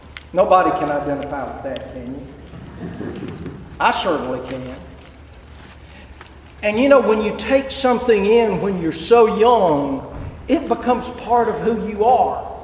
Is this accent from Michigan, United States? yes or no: no; Mississippi, United States; I grew up in Mississippi. I've been a member of the church all my life.